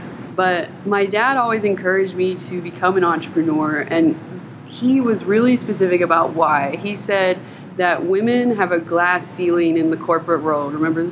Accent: Indiana, United States; So I'm adopted. I grew up in Indiana, and my mom was a school teacher

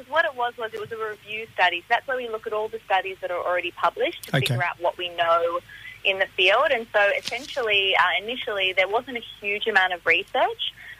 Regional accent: Melbourne, Victoria, Australia; I'm from Melbourne. I've got a mixed background. My family's from Eritrea and Australia, so country in East Africa.

